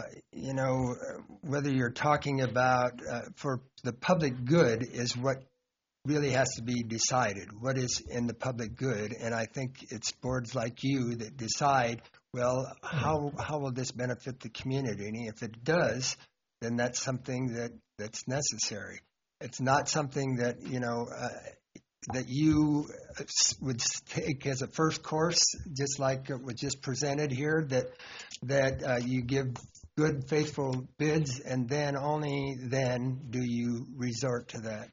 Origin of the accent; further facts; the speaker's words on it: New Mexico, United States; I was raised in New Mexico, where we had water deficits, and we always had to worry about, well, where are we going to get our water?